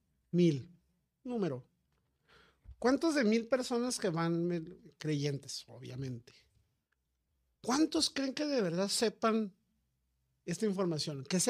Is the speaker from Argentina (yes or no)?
no; northern Mexico, Mexico; accent: northern Mexican; así como ustedes se burlan de nuestro acento norteño